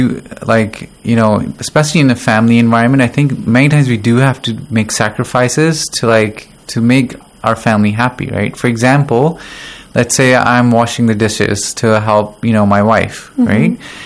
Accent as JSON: {"language": "English", "country": "Pakistan", "moved": "yes", "said": "I'm studying here in the Hausa. I'm studying psychology here, and I'm originally from Pakistan, but I've lived in different countries."}